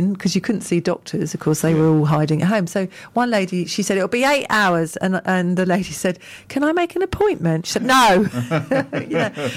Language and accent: English; England, United Kingdom; No, I'm English, aren't I? I queue very sweetly.